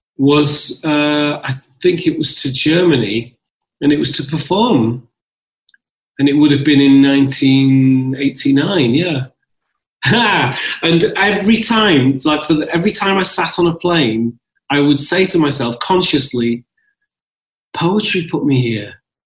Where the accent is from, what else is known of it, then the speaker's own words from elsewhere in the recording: North West England, United Kingdom; I was brought up in Lancashire and in the north. You know, I was always other. You know, I was the only sort of person of colour in a village.